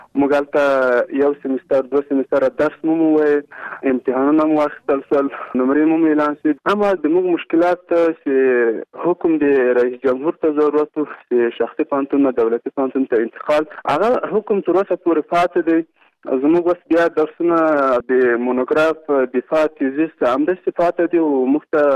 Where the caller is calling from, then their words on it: Kabul, Afghanistan; د مرکز کابل نن تاسو سره تماس کړم.